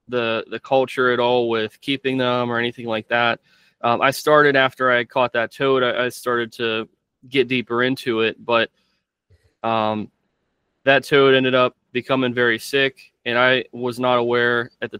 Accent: Pennsylvania, United States; Did I want to pick southeastern animals, or did I want to pick northeastern animals since I was from Pennsylvania?

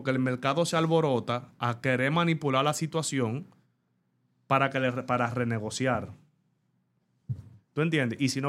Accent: Dominican Republic; Pero tú tienes 20 años aquí y tú aún no sabes cómo somos los dominicanos.

